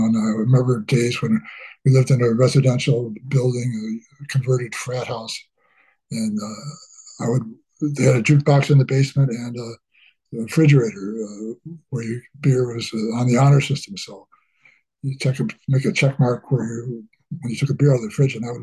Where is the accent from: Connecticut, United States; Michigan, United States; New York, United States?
New York, United States; Attica; I'm from Attica. I went to high school in Attica